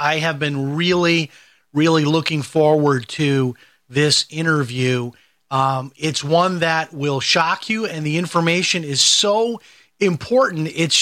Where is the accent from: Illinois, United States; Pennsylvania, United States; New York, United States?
Illinois, United States; Chicago; And I'm from Chicago, so I've been to Eastern many times.